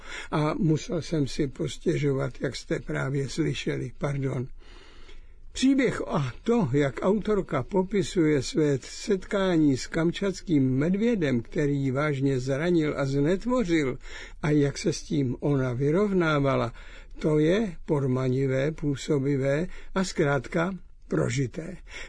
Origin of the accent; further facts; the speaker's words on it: Opočno, Hradec Králové Region, Czechia; jsem z Opočna, kde také máme kapucínský klášter, byť bývalý, na jehož mnišské osazenstvo se pamatují z dětství